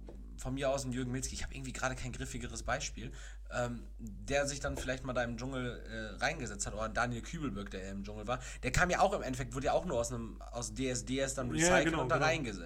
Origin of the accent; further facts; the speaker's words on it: Castrop-Rauxel, North Rhine-Westphalia, Germany; Aus meiner Heimatstadt, Castrop-Rauxel.